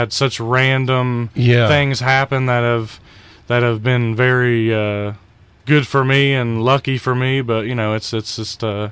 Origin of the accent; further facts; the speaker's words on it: the South, United States; now in California, United States; I said, I was raised in the South.